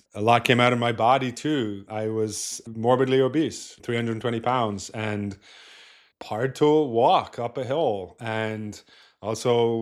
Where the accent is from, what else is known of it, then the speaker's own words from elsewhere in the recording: Ireland; moved away as an adult; now in San Francisco, United States; I grew up in Ireland, I traveled quite a bit as a family growing up. When I was about 25, I moved to the US, to San Francisco, to move to Silicon Valley, basically.